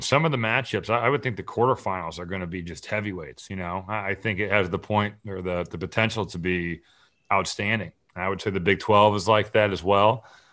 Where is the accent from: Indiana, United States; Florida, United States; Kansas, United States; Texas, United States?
Indiana, United States; Valparaiso; I grew up in Valpo. I was a ball boy for Homer Drew.